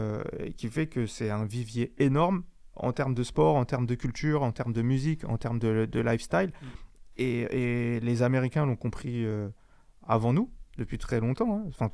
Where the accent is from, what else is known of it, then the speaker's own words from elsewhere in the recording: France; nous en tant que Français